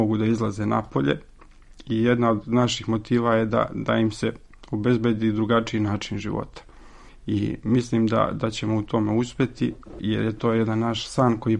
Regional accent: Užice, Zlatibor District, Serbia; Ja sam inače iz Užica.

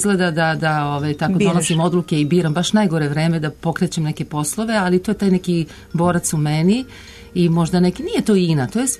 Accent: Belgrade, Serbia; kao Beograđanka

